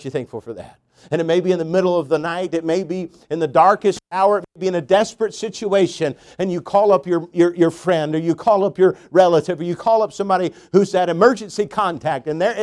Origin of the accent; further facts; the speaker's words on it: China; I can think of growing up in China, there was many people believed, sometimes superficially, but many believed in Buddhism.